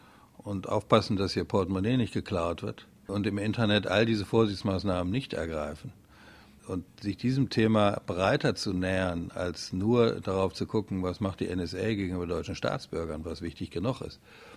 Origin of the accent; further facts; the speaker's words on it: West Germany, Germany; moved away as an adult; now in Schwerin, Germany; Ich bin ja nun ein Kind der Westdeutschen Bundesrepublik Deutschland und dann nach Schwerin, nach Mecklenburg-Vorpommern gegangen und war beteiligt am Einigungsvertrag.